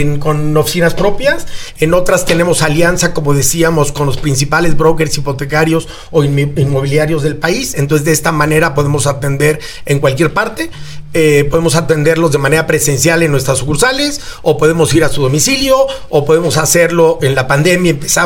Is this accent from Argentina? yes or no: no; Mexico; como mexicano, nada me gustaría más que funcionara